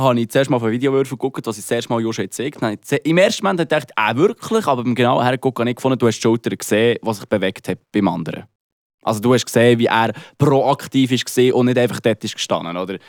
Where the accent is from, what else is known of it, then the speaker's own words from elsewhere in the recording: Freiburg, Baden-Württemberg, Germany; Aber eben, was sagen wir als Freiburger schon?